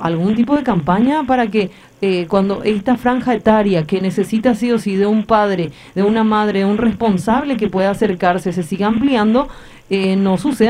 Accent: Paraguay; como paraguayos tenemos el derecho de recibir

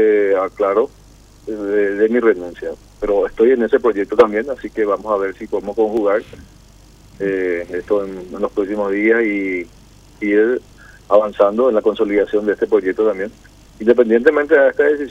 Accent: Caaguazú, Paraguay; Yo provengo del departamento de Caguazú. Estoy regresando a mi departamento

